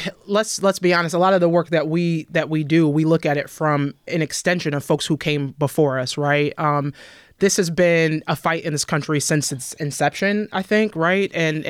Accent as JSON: {"language": "English", "country": "Ghana", "said": "I'm Ghanaian, right?"}